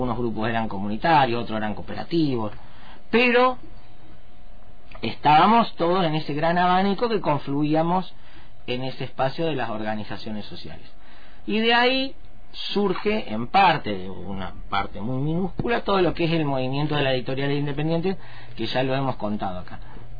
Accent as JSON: {"language": "Spanish", "town": "Rosario", "region": "Santa Fe", "country": "Argentina", "said": "yo soy de Rosario"}